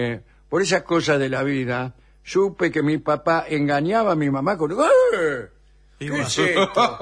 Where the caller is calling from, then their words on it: Córdoba, Argentina; de Córdoba. Estoy escuchando el programa respecto a los batidores.